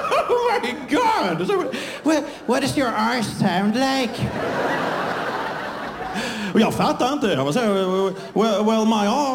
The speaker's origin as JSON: {"language": "Swedish", "region": "southern Sweden", "country": "Sweden", "said": "I'm from the south of Sweden"}